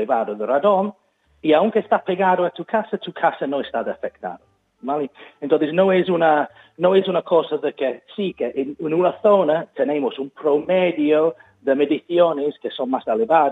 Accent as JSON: {"language": "Spanish", "country": "United Kingdom", "second_language": "Spanish", "said": "En Reino Unido, como se nota por mi acento de donde vengo yo"}